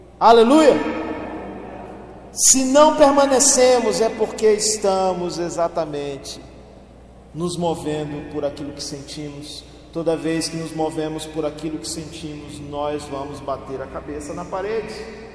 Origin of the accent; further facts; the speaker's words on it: Northeast Region, Brazil; Eu, como um bom nordestino que sou, 35 graus para a gente é sossegado.